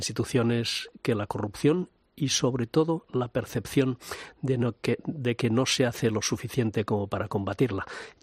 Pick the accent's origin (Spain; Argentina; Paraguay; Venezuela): Spain; Catalonia; yo soy catalán y español y no tengo ningún problema, al contrario, en compaginar la triple identidad, porque también me siento profundamente europeo